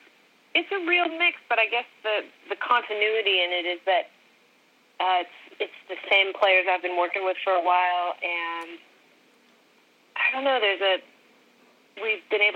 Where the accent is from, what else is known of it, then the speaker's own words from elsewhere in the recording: United States; I'm American, and we've had a pretty earth-shattering, you know, election and presidential campaign